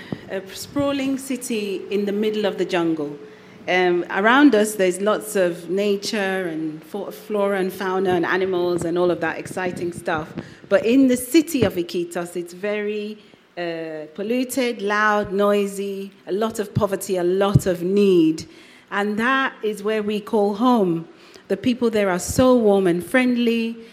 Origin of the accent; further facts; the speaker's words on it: Nigeria; moved away as an adult; now in England, United Kingdom; So I grew up in Nigeria, and when I was 19, I moved to England with my family.